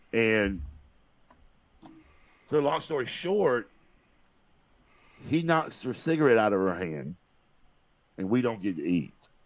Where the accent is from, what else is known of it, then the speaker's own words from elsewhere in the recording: the South, United States; I ordered some grits because I'm a Southerner, and that's what we do.